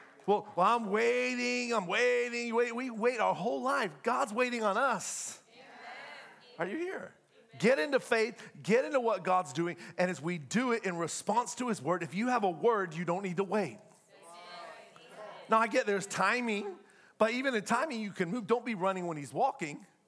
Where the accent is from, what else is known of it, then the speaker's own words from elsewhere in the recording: Atlanta, Georgia, United States; I'm from Atlanta. I know what I'm talking about.